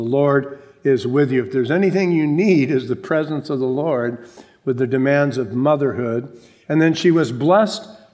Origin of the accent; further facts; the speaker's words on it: San Bernardino, California, United States; also born or lived in Los Angeles; Now, I was born in Los Angeles, but I was raised my entire life in San Bernardino. Now, in case you're unaware, San Bernardino is not the most desirable city.